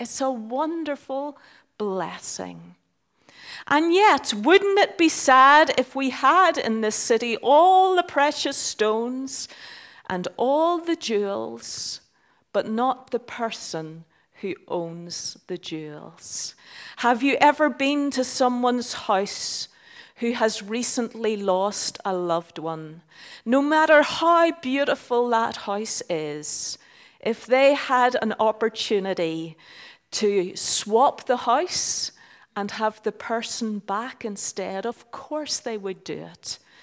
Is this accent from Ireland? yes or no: yes; Ireland; The town where I grew up in Ireland was 50% one tribe and 50% another tribe.